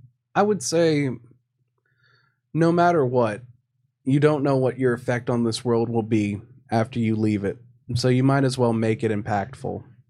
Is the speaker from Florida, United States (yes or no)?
yes; Florida, United States; born there; I was born in Florida, which is just the same.